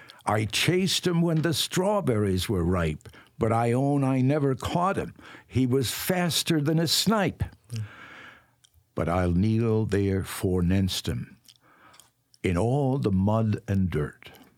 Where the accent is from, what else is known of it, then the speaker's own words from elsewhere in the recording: Galway, Connacht, Ireland; I was from Galway, and I went to high school in Galway, and then went to the seminary in St. Peter.